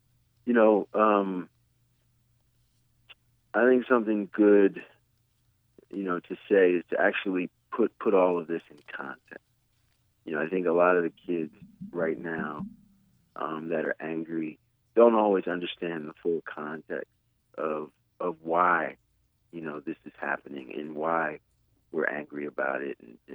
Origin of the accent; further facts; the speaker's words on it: Maryland, United States; Growing up in Maryland, I used to go to Smithsonian every year. So this is something that's very close to home for me.